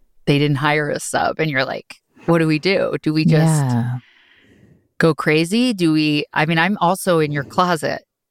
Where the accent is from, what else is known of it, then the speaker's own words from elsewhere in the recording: New Jersey, United States; Also, I'm from New Jersey. Like, the driving doesn't bother me.